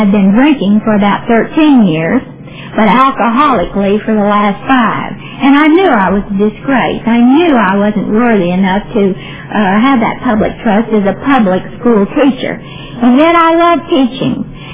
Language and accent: English; Baltimore, Maryland, United States; I'm from Baltimore, Maryland, and I'm an alcoholic.